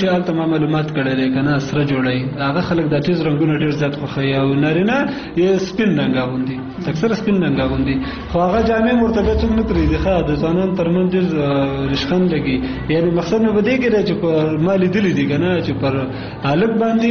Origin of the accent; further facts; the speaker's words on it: Kunar, Afghanistan; زه اصلا د کونړ ولایت اوسیدونکی یم ګورم په نورستان کې وخت هم تیر کړی